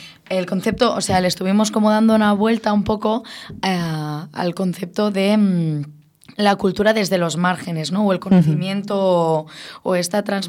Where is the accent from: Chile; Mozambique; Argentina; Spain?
Spain; first language Catalan; Spanish is a second language; palabras en catalán, porque al final es mi lengua materna y es también como yo he sociabilizado y bueno, y es mi cultura.